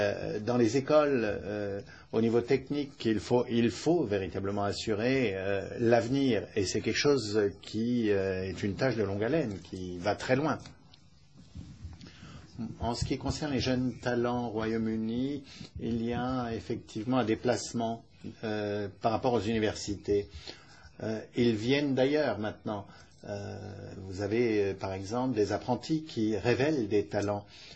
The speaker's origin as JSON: {"language": "French", "country": "Germany", "second_language": "French", "said": "Chez nous en Allemagne, le rôle des migrants joue un rôle important."}